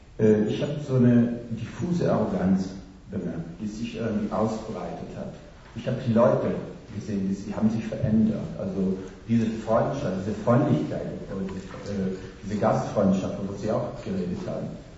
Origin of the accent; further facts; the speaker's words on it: Trentino-Alto Adige, Italy; ich bin aus Südtirol, ich bin Italiener aus Südtirol